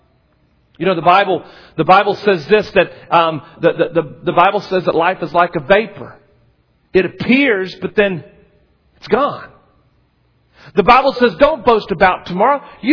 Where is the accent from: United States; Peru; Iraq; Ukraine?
United States; North Carolina; I grew up in North Carolina.